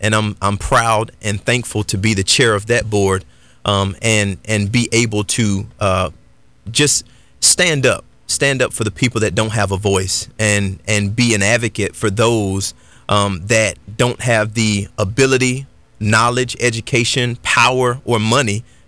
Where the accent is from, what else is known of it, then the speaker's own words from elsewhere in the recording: Clewiston, Florida, United States; born and raised in Clewiston, Florida. I went to the University of Florida, where I graduated with a Bachelor of Arts in Criminology.